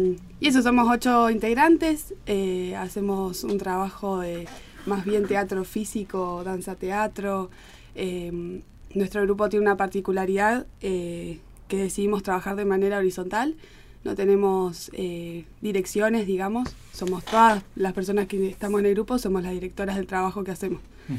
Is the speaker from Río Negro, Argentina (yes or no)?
yes; El Bolsón, Río Negro, Argentina; born there; Paso siempre, nací en el Bolsón y es la primera vez que piso tierra